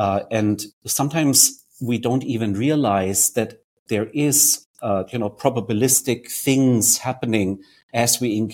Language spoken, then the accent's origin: English; Germany; English is a second language; maybe you can tell by my accent that I'm German. I know you, Arman, remember that. So I'm German, and Germans are famously boring.